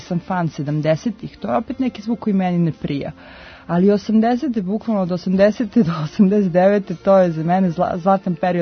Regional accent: Skakavac, Federation of Bosnia and Herzegovina, Bosnia & Herzegovina; ja sam veliki deo detinjstva provela u Bosni, ovaj, jednom malom selu Skakavac pored Bosanskog Petrovca i ta Bosna mene poprično formirala kao dete

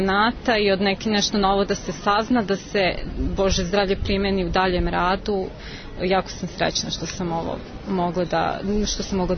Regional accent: Smederevo, Podunavlje District, Serbia; dolazim iz Smedereva

